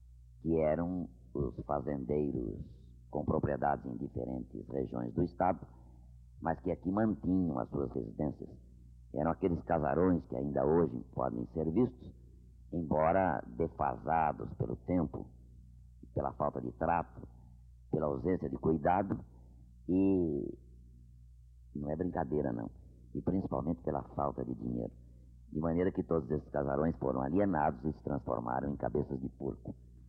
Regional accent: São Paulo, Brazil; na década de 30, quando eu ainda era menino e morava no então aristocrático bairro dos Campos Elíseos, onde eu nasci.

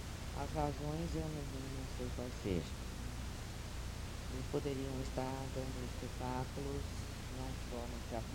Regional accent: Brazil; Eu sou muito brasileira, eu gosto muito de assunto brasileiro, de texto brasileiro, de literatura brasileira.

